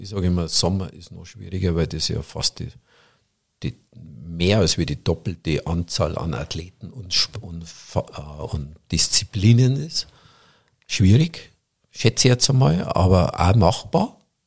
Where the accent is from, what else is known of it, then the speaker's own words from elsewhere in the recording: Bavaria, Germany; bei uns in Bayern